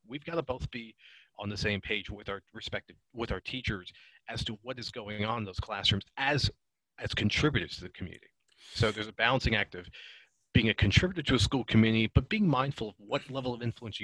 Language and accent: English; United States; there's two things that come to mind as an American when we think of education.